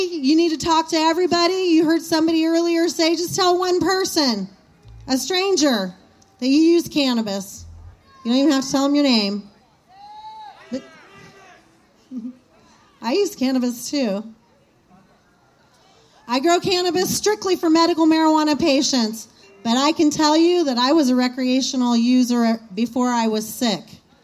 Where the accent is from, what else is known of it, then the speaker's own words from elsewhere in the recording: Oregon, United States; I am from Oregon.